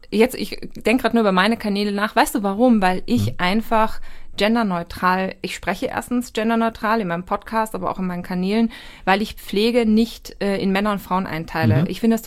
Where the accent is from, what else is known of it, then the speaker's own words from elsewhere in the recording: Austria; Ich bin Österreicherin, deswegen sage ich Chemiker, nicht Chemiker.